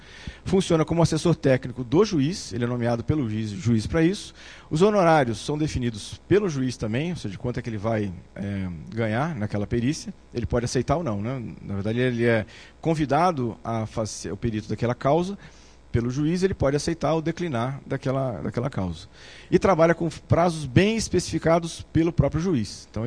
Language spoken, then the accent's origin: Portuguese; Vitória, Espírito Santo, Brazil; lá em Vitória, eu sou do Espírito Santo de Vitória